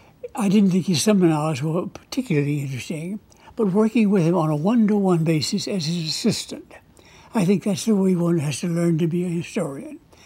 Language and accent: English; the South, United States; I think the fact that I grew up in the South, the Deep South, has contributed to the fact that I am, as you can judge, a nonstop talker and storyteller